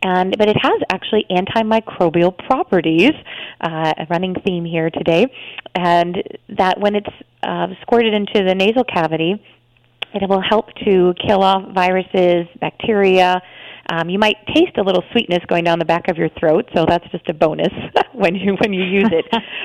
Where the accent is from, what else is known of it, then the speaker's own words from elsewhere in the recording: Midwest, United States; I was from the Midwest. My mom was a nurse, but we thankfully didn't go to the doctor very often